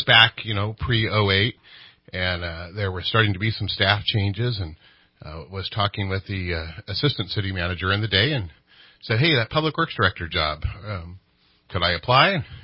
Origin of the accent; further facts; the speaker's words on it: Napa, California, United States; For me, I grew up in Napa in the Bay Area, family farmed